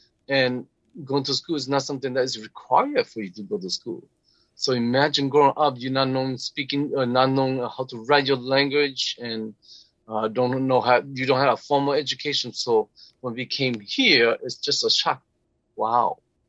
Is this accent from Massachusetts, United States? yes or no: no; Kaukauna, Wisconsin, United States; And I remember growing up in Kokona, we are isolated from Appleton.